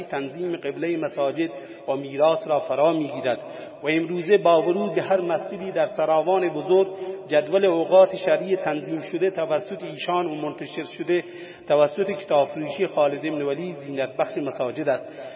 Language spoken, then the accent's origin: Persian; Asfij, Yazd, Iran; روزهایی را به خاطر می آورم که در کوچه پس کوچه های زادگاه من روستای آسفیج در پیش می دویدم.